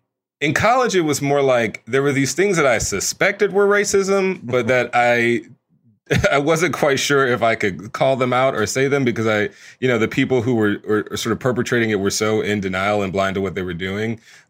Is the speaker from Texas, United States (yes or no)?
yes; Houston, Texas, United States; And I grew up in Texas, like I grew up in Houston, Texas.